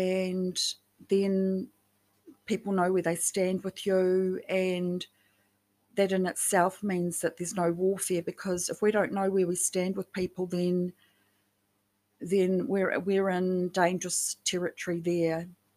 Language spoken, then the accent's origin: English; New Zealand; it's one thing for me to be growing up as a Kiwi down here in the Southern Hemisphere and in the land of the long white cloud